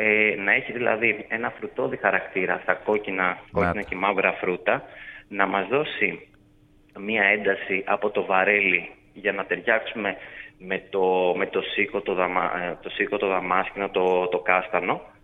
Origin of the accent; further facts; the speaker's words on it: Greece; Όμως εμείς σαν Έλληνες και σαν Ελλάδα έχουμε πολύ ωραία αποστάγματα.